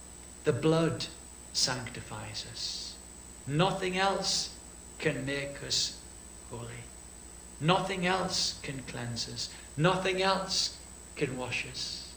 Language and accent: English; United Kingdom; We say, well, we're British. We live here.